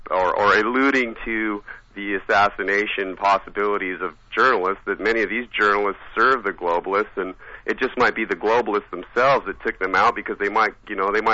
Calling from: Mississippi, United States; I'm actually at Sarge's house in Mississippi.

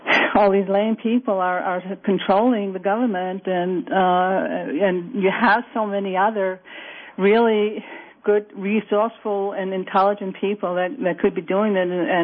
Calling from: Reykjavik, Capital Region, Iceland; Hi, I'm calling from Reykjavik.

